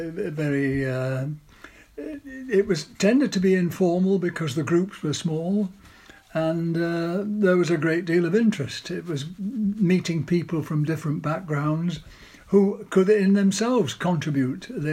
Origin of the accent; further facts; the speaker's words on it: Barnsley, Yorkshire and the Humber, United Kingdom; I was brought up in Barnsley, South Yorkshire, not far from what is called Wentworth Castle